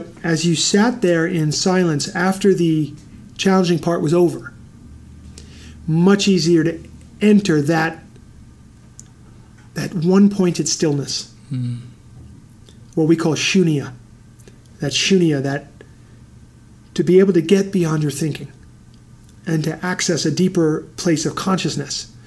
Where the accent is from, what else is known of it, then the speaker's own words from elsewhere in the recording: New York City, New York, United States; You know, I grew up in New York City and I'm a little bit cynical